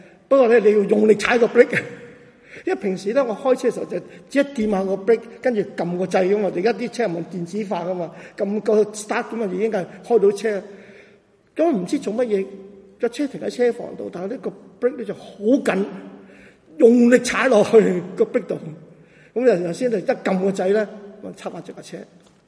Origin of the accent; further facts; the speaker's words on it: China; 我哋中國人有句，我記得大家記得我上次同大家講到咧，都提過。